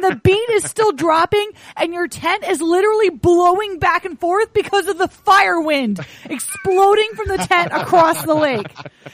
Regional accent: Pittsburgh, Pennsylvania, United States; I grew up in Pittsburgh.

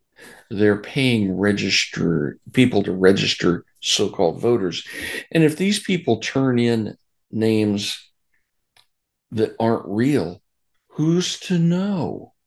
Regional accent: Florida, United States; Even my home state of Florida doesn't yet do that, but it wouldn't be hard.

